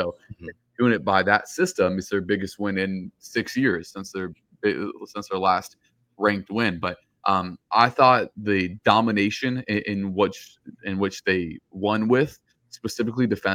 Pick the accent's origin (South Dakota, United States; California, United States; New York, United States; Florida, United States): Florida, United States; Tampa; I am a Gator, but growing up in the Tampa Bay area, I've always been very interested in USF, obviously.